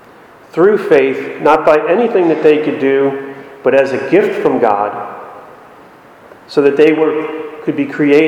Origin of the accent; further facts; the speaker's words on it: New Jersey, United States; now in Richmond, United States; But I was born and raised Roman Catholic in New Jersey.